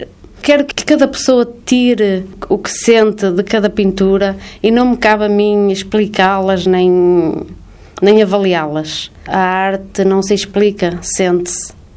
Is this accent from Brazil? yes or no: no; Portugal; sou eu, sou portuguesa